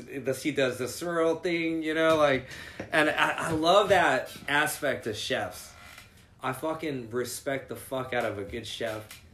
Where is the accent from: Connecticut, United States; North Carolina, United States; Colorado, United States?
Colorado, United States; I'm from Colorado, originally, and my dad was a restaurant mogul.